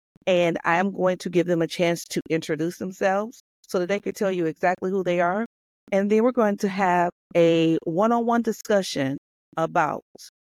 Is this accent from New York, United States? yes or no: no; Detroit, Michigan, United States; I'm going to just say I am from Detroit.